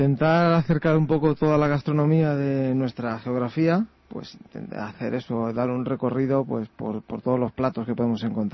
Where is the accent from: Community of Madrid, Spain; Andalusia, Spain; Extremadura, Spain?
Community of Madrid, Spain; Ciempozuelos; yo soy de Ciempozuelos